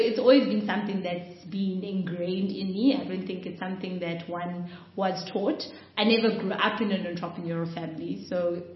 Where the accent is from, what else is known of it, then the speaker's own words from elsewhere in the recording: Orlando Gardens, Gauteng, South Africa; I mean, like, I grew up in Orlando Gardens, like, years ago, and I always ran a spaza shop.